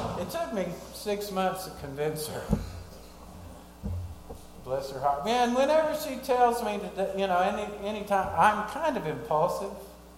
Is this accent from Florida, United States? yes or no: no; Fort Smith, Arkansas, United States; also born or lived in Little Rock; I grew up in Fort Smith, but ended up in Little Rock after I got out of service